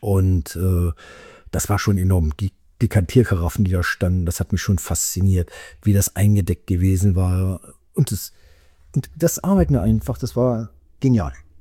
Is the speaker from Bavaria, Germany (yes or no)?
no; Berlin, Germany; Also mit 15, 16, 17 wusste ich noch nicht mal, dass es Wein gibt. Wie du weißt, komme ich ja aus der ehemaligen DDR und bin Berliner, Ost-Berliner. Und nach der Wende bin ich völlig entspannt nach Berlin rüber